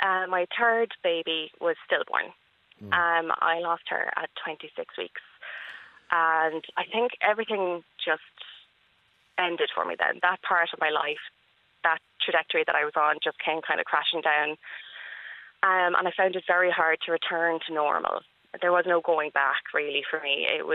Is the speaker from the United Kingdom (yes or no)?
no; Carrickashore, Ireland; I grew up in Carrickashore.